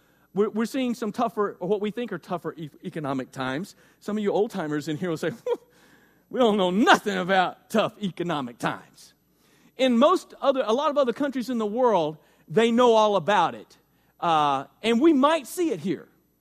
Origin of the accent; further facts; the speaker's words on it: Arkansas, United States; In fact, I grew up in Central Arkansas, and less than a mile, about a mile from us, there was a giant Titan II rocket